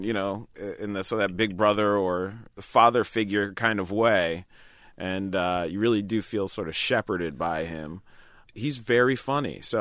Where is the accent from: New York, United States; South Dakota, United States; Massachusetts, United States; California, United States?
New York, United States; Keegan's from Detroit, and I'm from New York.